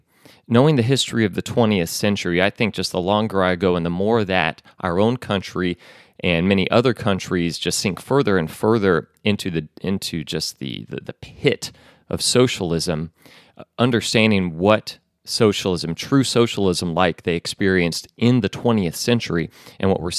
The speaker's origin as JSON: {"language": "English", "region": "Texas", "country": "United States", "said": "This is from The Texan that I'm reporting from. Every once in a while, I got to give a shout out to my home state."}